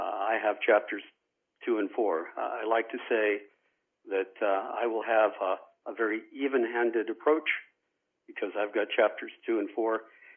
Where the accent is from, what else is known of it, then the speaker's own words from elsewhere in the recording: Boston, Massachusetts, United States; born there; I was born outside of Boston, Massachusetts, into a family that was really not a Christian family.